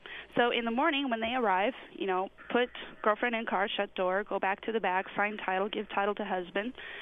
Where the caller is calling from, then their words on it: Juneau, Alaska, United States; I'm calling you from Juneau, Alaska.